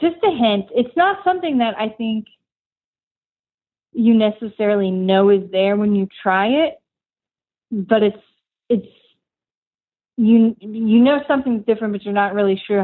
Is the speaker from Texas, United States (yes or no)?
yes; Texas, United States; because I'm from Texas and barbecue is a bit of a religion around here, I just sort of imparted my Texas barbecue influence on that.